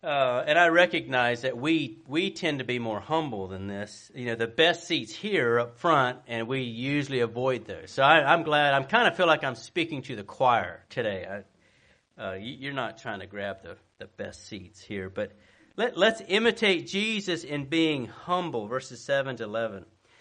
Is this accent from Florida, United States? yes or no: yes; Blountstown, Florida, United States; I grew up in Bluntstown, and we waved at everybody.